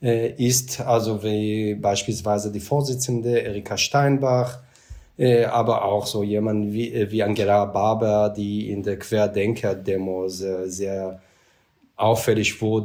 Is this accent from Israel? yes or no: yes; Israel; German is a second language; now in Germany; nach meinem Akzent, dass ich nicht in Deutschland zur Schule gegangen bin. Das stimmt, ich bin in Israel zur Schule gegangen, bin erst so viel später dann nach Deutschland gekommen, etwa vor 20 Jahren.